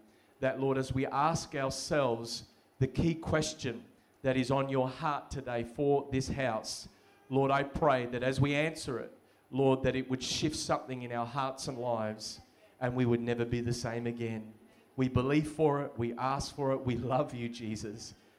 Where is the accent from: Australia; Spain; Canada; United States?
Australia; Melbourne, Victoria; I'm from Melbourne. Don't hold that against me.